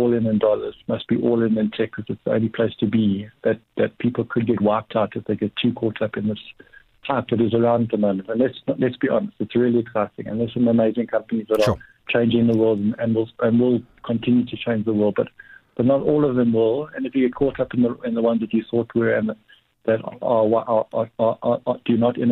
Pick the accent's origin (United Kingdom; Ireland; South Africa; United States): South Africa; so much emotion being South African